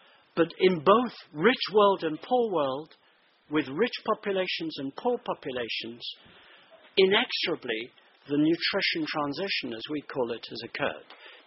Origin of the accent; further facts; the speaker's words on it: Mumbai, Maharashtra, India; also born or lived in England; I'm white English, actually half Welsh, but I'm white British. I was brought up in India. My home city, Bombay, now Mumbai